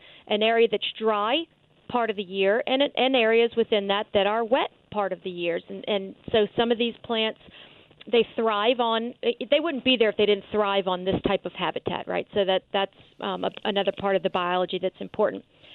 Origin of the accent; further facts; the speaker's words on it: New Orleans, Louisiana, United States; I am. I grew up in New Orleans.